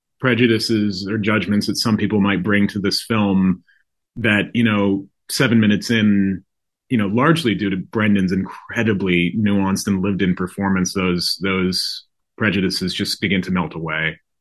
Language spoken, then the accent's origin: English; Idaho, United States; You know, I grew up gay in Idaho and I self-medicated with food for a good long while in my 20s.